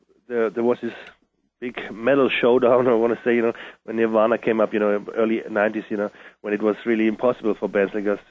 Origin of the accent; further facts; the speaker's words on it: Germany; and I'm from Germany.